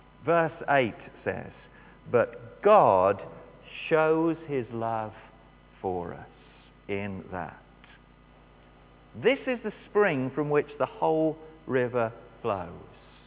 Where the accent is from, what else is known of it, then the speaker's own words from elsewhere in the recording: Bridgnorth, West Midlands, United Kingdom; born there; also born or lived in Minehead; now in Newtown, United Kingdom; I was born in Bridge North, which of course is a town in Shropshire on the banks of the Severn. Then for 9 years we lived in Minehead, which is on the south side of the Severn estuary.